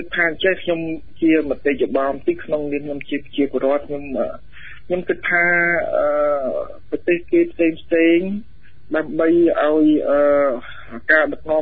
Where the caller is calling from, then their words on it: Battambang, Cambodia; បាទខ្ញុំមកពីបាត់ដំបង